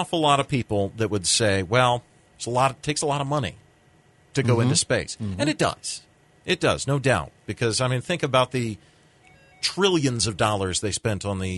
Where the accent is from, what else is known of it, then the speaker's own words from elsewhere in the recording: United States; it's just, I find it personally insulting, as an American, that our astronauts have to hitch a ride with the Russians to get to space.